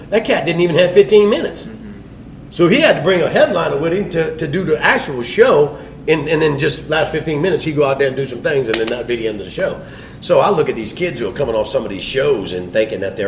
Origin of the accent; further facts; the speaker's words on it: New Orleans, Louisiana, United States; I'm Southern. I'm born and raised in New Orleans. This is who I am.